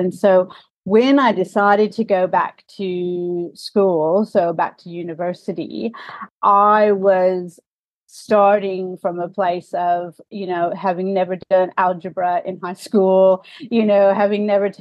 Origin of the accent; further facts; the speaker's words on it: Washington, United States; Washington State University. It had its vet school there, which is in my home state.